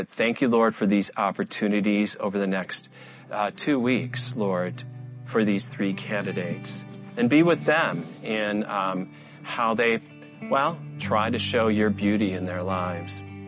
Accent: Michigan, United States; Some of you know my home church that I grew up with in Michigan was started as a mission to the Ojibwe Indians.

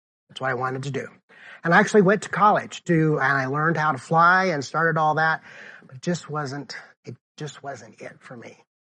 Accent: Decatur, Illinois, United States; and then returned to my hometown of Decatur, Illinois.

